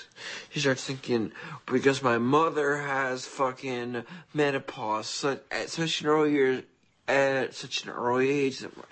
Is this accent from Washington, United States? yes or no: no; Xenia, Ohio, United States; born there; I was born right here in Xenia, Ohio, to a lesbian midwife who cut off all her hair like a bitch.